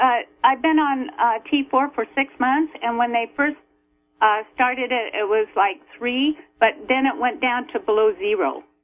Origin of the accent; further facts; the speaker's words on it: Oregon, United States; Hey, I'm from Eastern Oregon.